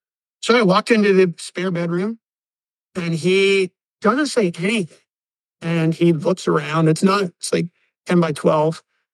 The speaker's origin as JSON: {"language": "English", "region": "Maryland", "country": "United States", "lives_now": "Half Moon Bay, United States", "said": "I'm from Maryland originally. I live in Half Moon Bay, California now"}